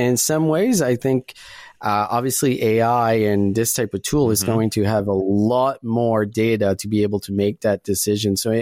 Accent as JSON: {"language": "English", "town": "Calgary", "region": "Alberta", "country": "Canada", "tie": "born or raised there", "said": "Lyft is not really big here in Calgary, in my hometown."}